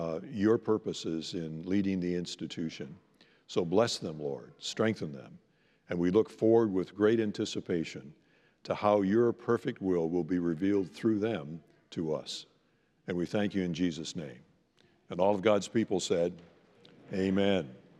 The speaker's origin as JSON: {"language": "English", "region": "Northern Canada", "country": "Canada", "tie": "born or raised there", "said": "most of the French that I learned growing up in Northern Canada"}